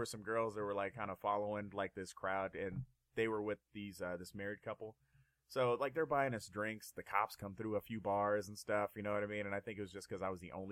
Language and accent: English; Seattle, Washington, United States; also born or lived in California; I'm originally from Seattle, but I lived in California.